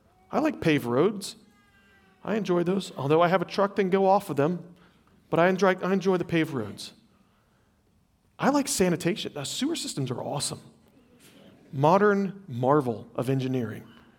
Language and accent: English; the South, United States; I grew up in the South.